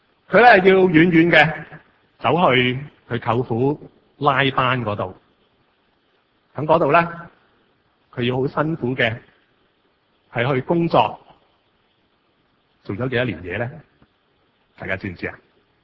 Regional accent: China; 我们中国人讲呢就是怎么讲，如果你即是以前出国是吧

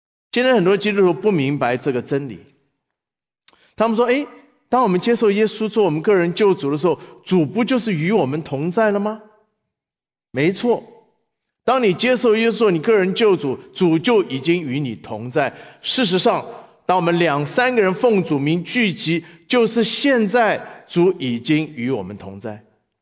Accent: China; 你知道我们中国人一向是非常注重祝福的

